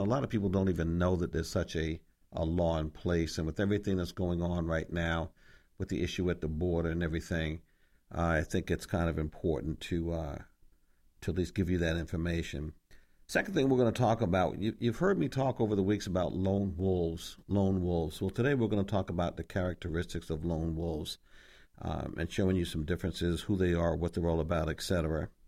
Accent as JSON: {"language": "English", "region": "New York", "country": "United States", "tie": "born or raised there", "said": "in the state of New York, my home state, November 16th, 1871."}